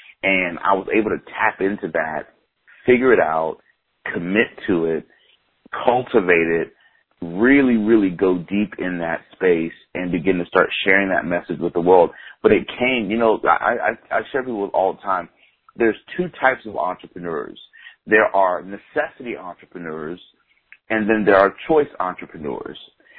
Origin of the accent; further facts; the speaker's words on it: Tampa, Florida, United States; I am a down-home, humble cat, man, born and raised in Tampa. I still live in the same city that I was born and raised in, to be honest with you.